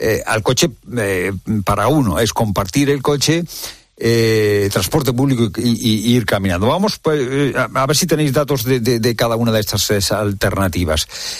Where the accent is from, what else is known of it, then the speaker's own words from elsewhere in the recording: Spain; somos los españoles